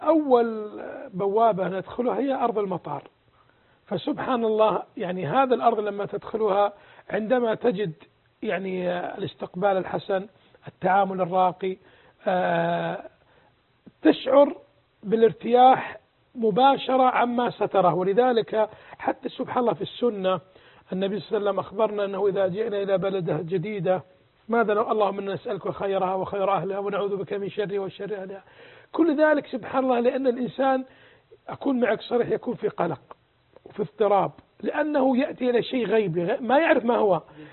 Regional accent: Qatar; أنا قطري ودخل على فيعتبر هو الزائر

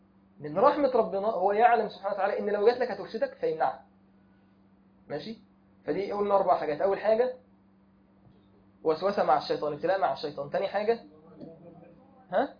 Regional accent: Egypt; معروف عندنا في مصر جدا

